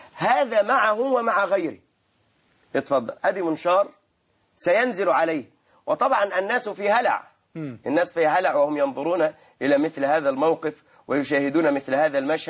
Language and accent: Arabic; Sharqia Governorate, Egypt; أنا من الشرقية خدت بالك وأنا أحبهم جدا